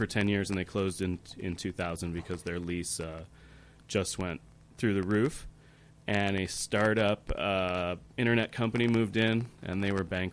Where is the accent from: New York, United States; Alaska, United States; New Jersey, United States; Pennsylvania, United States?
New York, United States; Binghamton; also born or lived in Poughkeepsie; I was actually born here in the Hudson Valley. Oh, really? I lived in Poughkeepsie for the first 5 or 6 years of my life. And then moved to Binghamton, where my mom had grown up.